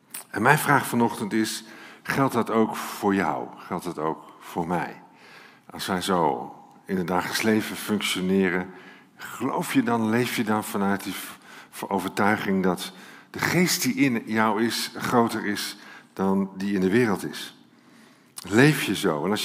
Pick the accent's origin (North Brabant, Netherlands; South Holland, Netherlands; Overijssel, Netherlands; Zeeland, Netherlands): Overijssel, Netherlands; Deventer; born there; ik ben geboren in Deventer.